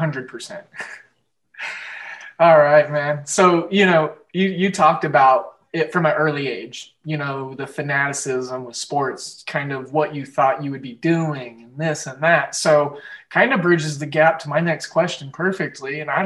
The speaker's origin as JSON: {"language": "English", "region": "Oklahoma", "country": "United States", "tie": "born or raised there", "said": "I grew up in Oklahoma. About third, fourth grade, I did a book report on the Seattle Seahawks."}